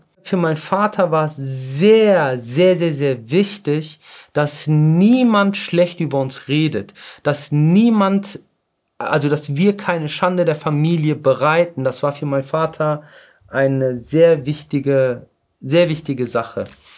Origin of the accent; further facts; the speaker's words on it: North Rhine-Westphalia, Germany; Ich bin im Ruhrgebiet geboren, aufgewachsen und wenn man mich fragt, was ich bin, also bin ich jetzt ein Kurde, Türke oder ein Deutscher, würde ich ganz klar sagen, ich bin ein Ruhrpotter.